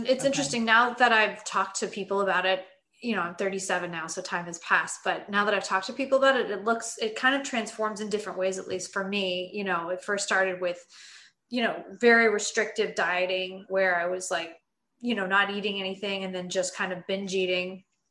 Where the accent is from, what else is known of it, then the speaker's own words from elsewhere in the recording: Los Angeles, California, United States; So I grew up in Los Angeles where, you know, there's a lot of pressure.